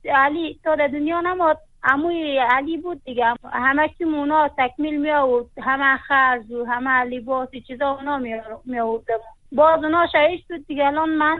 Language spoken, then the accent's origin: Persian; Afghanistan; born there